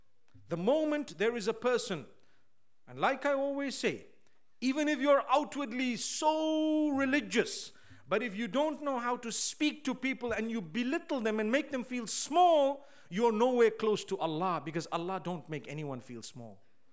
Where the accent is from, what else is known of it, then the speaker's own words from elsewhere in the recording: Pakistan; I come from Pakistan. We don't ever say that.